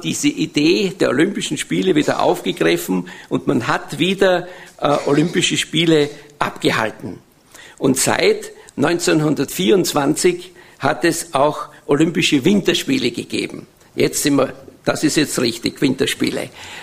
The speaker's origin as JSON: {"language": "German", "country": "Austria", "said": "dann hätten wir als Österreicher auch eine Chance gehabt, etwas zu gewinnen"}